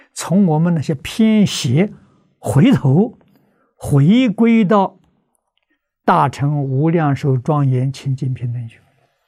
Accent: China; 我们中国人也讲本性啊。

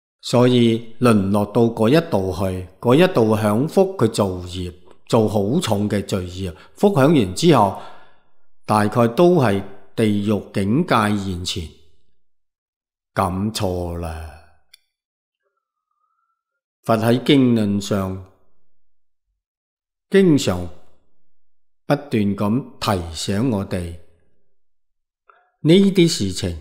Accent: China; 我哋中国人常讲贵为天子，富有四海

